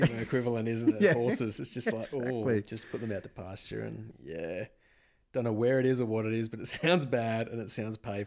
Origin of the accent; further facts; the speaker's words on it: Western Australia, Australia; moved away; I think I'd always lived in WA up until about those sort of 2005, 2006. Yeah, I moved away from Western Australia in 2005